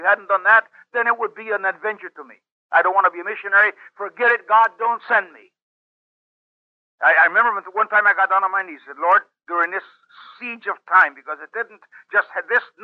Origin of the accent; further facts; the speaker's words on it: Puerto Rico; born there; I was born in Puerto Rico of missionary parents back in 1921.